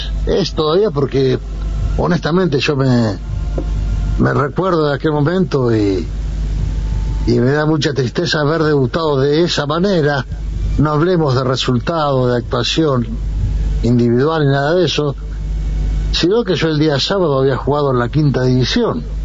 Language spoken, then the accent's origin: Spanish; San Miguel del Monte, Buenos Aires Province, Argentina; Estoy acá en San Miguel del Monte ahora. Vivo, paso más tiempo acá en mi ciudad natal, donde nací.